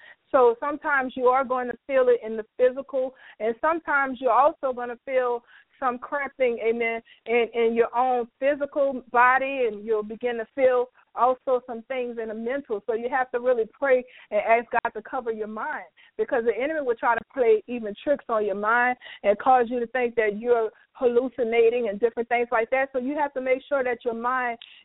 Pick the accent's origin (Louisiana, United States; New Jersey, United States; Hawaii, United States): Louisiana, United States; New Orleans; I am from New Orleans, Louisiana.